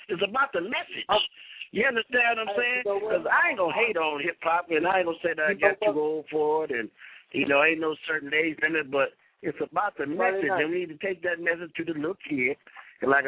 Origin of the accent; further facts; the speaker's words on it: California, United States; I'm from California, that brought me back.